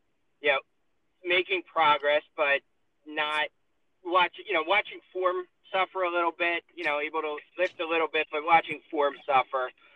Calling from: Pennsylvania, United States; I'm in Pennsylvania. I'm about a half hour outside of Philly. North.

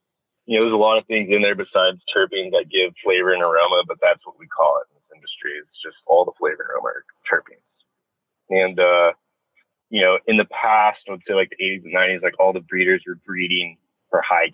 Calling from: Long Beach, California, United States; Yeah, I'm actually at our Type 7 lab in Long Beach, California.

